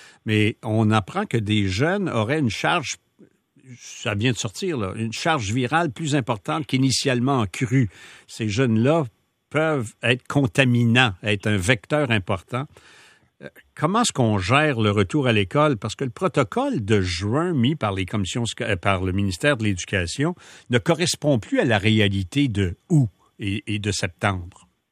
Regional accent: Quebec, Canada; je viens de l'Estrie

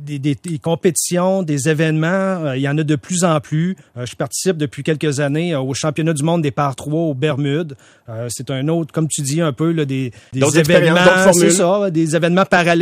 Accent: Quebec, Canada; La saison de golf où j'ai grandi, au Bull Rock, un petit club de golf de 18 trous entre Rimouski et Matane.

